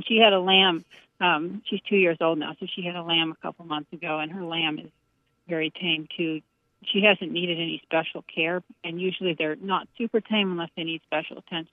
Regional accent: Cave Junction, Oregon, United States; I grew up in Cave Junction, Oregon, on a farm here with my family.

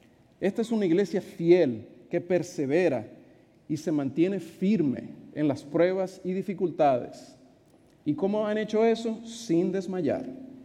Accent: Venezuela; Yo vengo de Venezuela.

